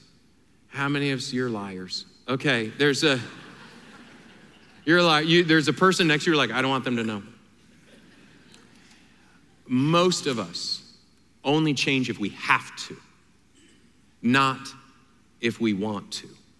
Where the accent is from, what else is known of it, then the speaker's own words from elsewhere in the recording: Michigan, United States; Even if I'm from Michigan, 72% of Michiganders live where they were born.